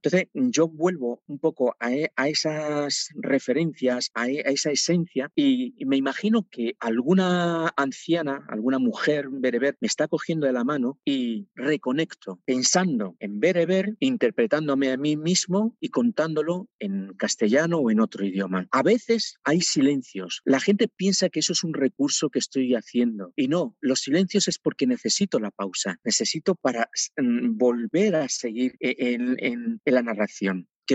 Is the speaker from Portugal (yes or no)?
no; Morocco; first language Berber; Spanish is a second language; mi lengua materna es el bereber, la lengua de mis padres, de mis hermanas, de mi familia, es la que yo aprendí. Pero yo estuve estudiando en una escuela coránica de pequeño, y en una escuela coránica enseñan en árabe.